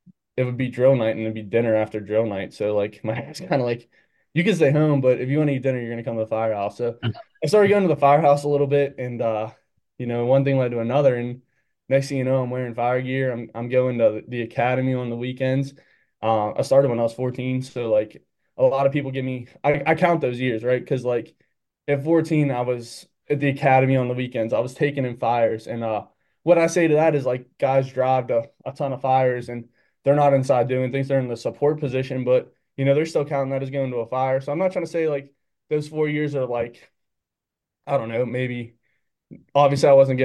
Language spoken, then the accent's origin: English; Pittsburgh, Pennsylvania, United States; I'm from the City of Pittsburgh.